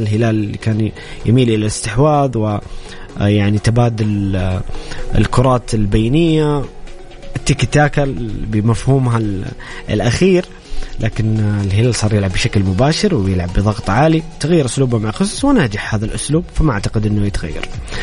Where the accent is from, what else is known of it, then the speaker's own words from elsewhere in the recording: Saudi Arabia; أكيد أني أنا كسعودي دائما طموحي أنه يحقق كأس آسيا